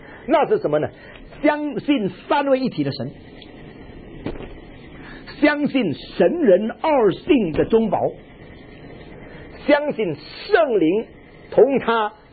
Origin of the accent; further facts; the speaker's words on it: China; 我们中国人谈到这个灵性好，这个人对我很有帮助